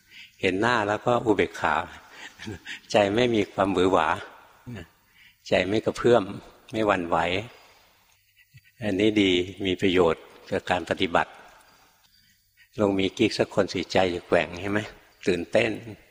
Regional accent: Bangkok, Thailand; หลวงพ่อเกิดมาในกรุงเทพเกิดที่กรุงเทพเลยโตอยู่ในกรุงเทพเรียนหนังสือในกรุงเทพทำงานอยู่ในกรุงเทพจนบวชนะถึงไปอยู่ต่างจังหวัดอยู่เมืองการกรุงเทพเกือบ50 ปี48 ปี

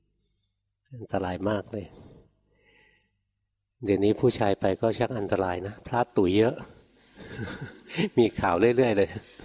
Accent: Bangkok, Thailand; เสียงแมลงนะเราคนกรุงเทพไปนอนไม่หลับเลย

